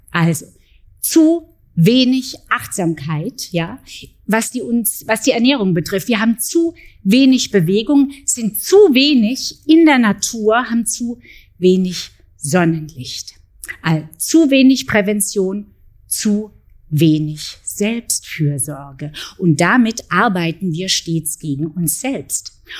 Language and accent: German; Berlin, Germany; Ich komme ja aus Berlin.